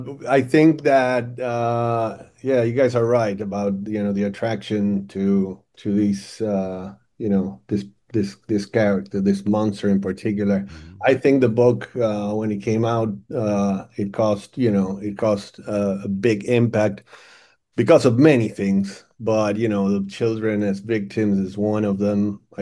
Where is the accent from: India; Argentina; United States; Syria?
Argentina; We grew up in Argentina, and we saw the same movies.